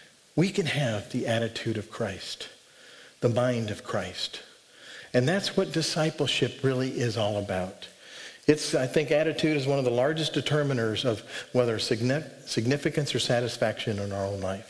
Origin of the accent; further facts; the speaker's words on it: Montana, United States; I grew up in Montana. I went to school at Montana State University